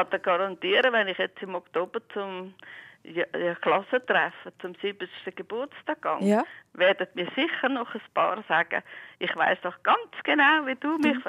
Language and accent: German; Southern Germany, Germany; born there; Ich bin Ende 44 in Süddeutschland geboren